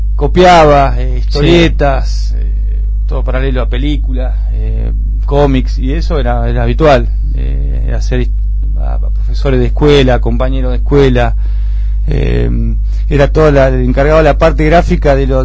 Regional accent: Olavarría, Buenos Aires Province, Argentina; born there; yo nací en Olavarría.

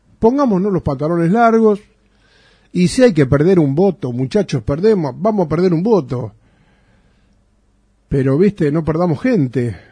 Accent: Buenos Aires, Argentina; now in Bolívar, Argentina; aunque yo soy de Capital Federal. Si bien hace 40 años que estoy acá en Bolívar, mi cabeza todavía sigue trabajando como en Capital Federal en algunas cosas, ¿no? Es más, mira, digo Capital Federal y no digo Ciudad Autónoma de Buenos Aires.

